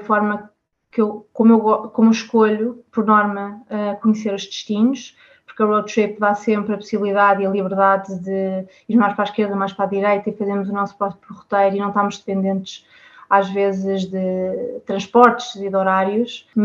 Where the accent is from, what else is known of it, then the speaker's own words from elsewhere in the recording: Lisbon, Portugal; eu sou de Lisboa, ver esquilos não é nem um pouco mais ou menos comum